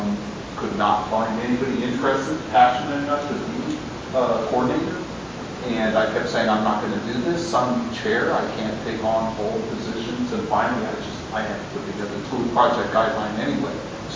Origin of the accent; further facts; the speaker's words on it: California, United States; I'm from the Contra Costa area in Northern California.